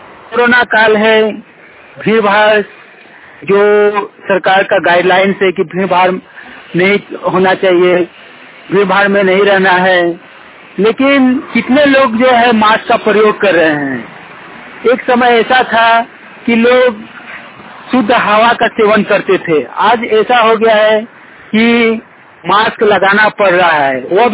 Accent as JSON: {"language": "Hindi", "town": "Kasmar", "region": "Jharkhand", "country": "India", "lives_now": "Bengaluru, India", "said": "ग्राम कसमार चट्टी, block Kasmar, panchayat Kasmar, जिला बोकारो, राज्य झारखंड का निवासी हूँ। मैं अभी बेंगलोर सिटी पर दिहाड़ी मजदूरी करने आया हूँ"}